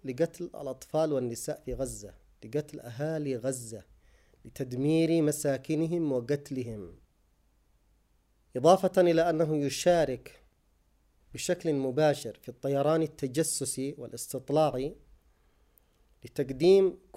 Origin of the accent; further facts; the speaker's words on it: Yemen; ومن ذلك العدوان على بلدنا اليمن